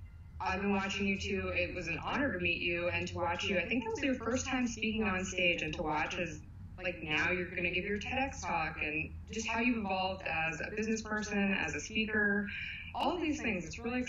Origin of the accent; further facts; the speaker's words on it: Calabasas, California, United States; I grew up in Calabasas.